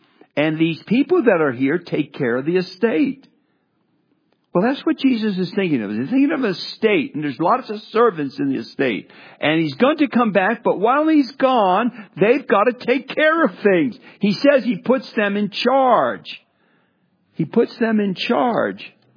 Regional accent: New Jersey, United States; moved away as an adult; So, I was in New Jersey 2 years ago. It's my home state. I've lived my first 20 years there and been there well over 100 times since.

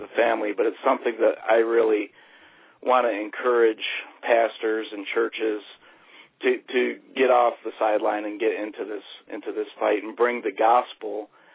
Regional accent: New York, United States; I grew up near Buffalo, New York, and they did a huge thing in Buffalo

